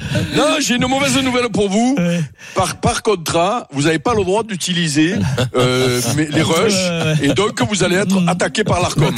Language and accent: French; Paris, Île-de-France, France; pas parce que je suis français, pas parce que je suis parisien